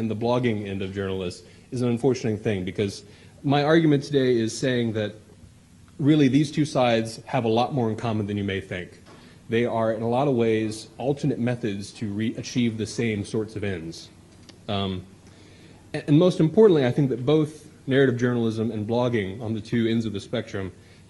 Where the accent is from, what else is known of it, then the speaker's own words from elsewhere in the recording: Louisiana, United States; Notice, you know, I'm a Cajun, so hence the title